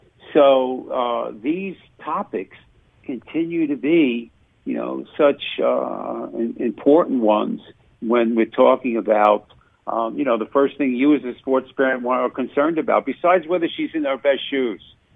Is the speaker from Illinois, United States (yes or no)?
no; New York, United States; moved away; I grew up in New York. Lacrosse was huge. I came to the Midwest decades ago.